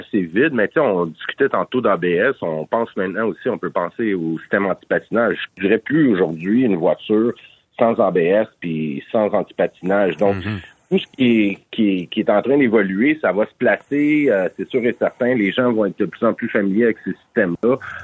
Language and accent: French; Montreal, Quebec, Canada; je suis de Montréal métropolitain